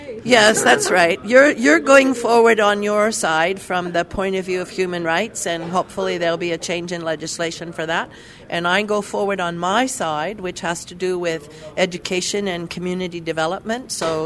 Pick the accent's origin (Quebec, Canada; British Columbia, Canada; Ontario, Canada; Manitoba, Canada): British Columbia, Canada; Prince George; Doesn't snow very much here, but I grew up in Prince George.